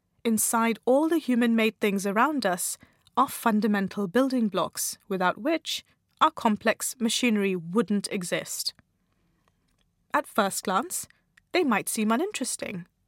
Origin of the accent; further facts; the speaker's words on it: India; Growing up in India, I saw my television taken apart when the picture ended up with black lines across it.